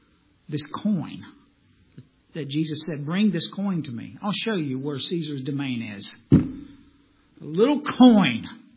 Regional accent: the South, United States; I'm from the South. We don't have tolls down there.

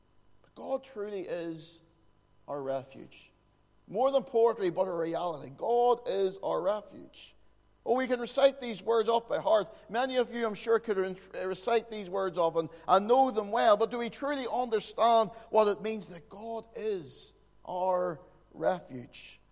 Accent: Northern Ireland, United Kingdom; accent: Fermanagh; Now, I don't know if you understand my Fermanagh accent that well or not.

